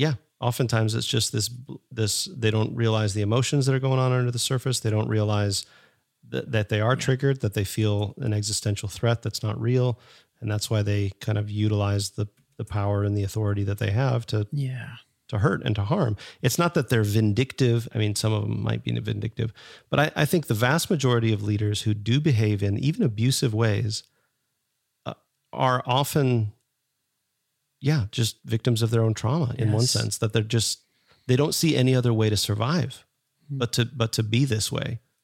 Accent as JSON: {"language": "English", "region": "Minnesota", "country": "United States", "tie": "born or raised there", "said": "I grew up in Minnesota. And pop, it was pop."}